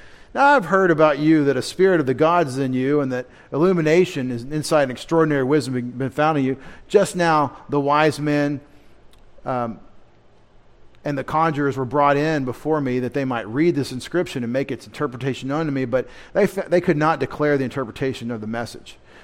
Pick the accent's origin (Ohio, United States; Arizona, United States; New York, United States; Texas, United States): Texas, United States; I never talked much to Roman Catholics because I'm from East Texas. We didn't have a lot of Roman Catholics in East Texas.